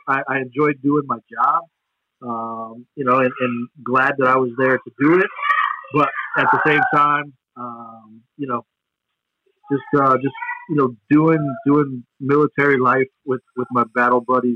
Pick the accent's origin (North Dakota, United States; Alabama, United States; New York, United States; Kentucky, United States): Alabama, United States; Huntsville; Yeah, I was born in Huntsville, Alabama.